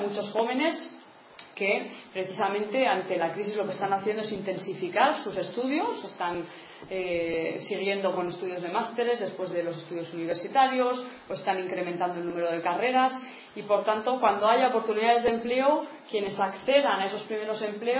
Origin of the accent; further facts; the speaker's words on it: Navarre, Spain; Somos en Navarra, y es algo que nos ha diferenciado en este caso sí claramente del resto del Estado, una sociedad de clases medias, ¿no?